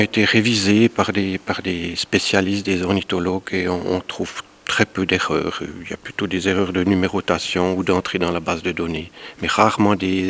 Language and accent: French; Switzerland; chez nous en Suisse.